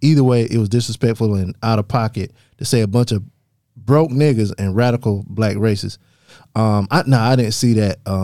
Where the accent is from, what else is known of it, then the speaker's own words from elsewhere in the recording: Queens, New York, United States; I'll first say that I grew up in Queens